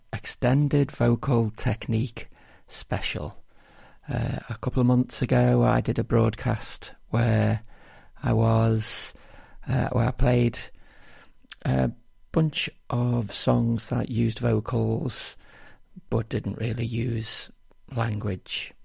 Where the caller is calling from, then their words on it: Liverpool, North West England, United Kingdom; I'm broadcasting from South Liverpool in England